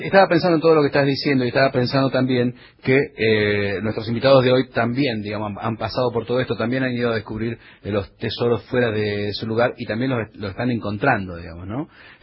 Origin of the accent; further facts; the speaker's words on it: Santa Fe, Argentina; yo también vengo de Santa Fe.